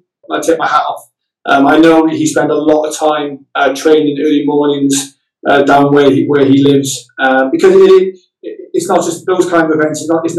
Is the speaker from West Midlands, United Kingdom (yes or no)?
no; Cardiff, Wales, United Kingdom; Again, Cardiff being my hometown, it was very special for me to start there, being surrounded by my family, and then to finish there as well.